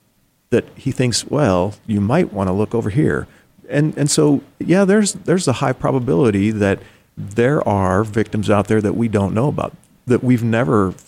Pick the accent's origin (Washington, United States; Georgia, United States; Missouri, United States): Washington, United States; Seattle; when I grew up in the Seattle area, the Green River killings were happening when I was in junior high and high school.